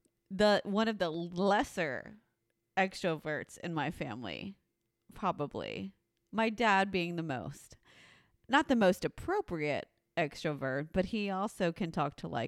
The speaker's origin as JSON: {"language": "English", "region": "Texas", "country": "United States", "said": "we, you're Jewish, I'm Mexican. You come from New York, I'm from Texas."}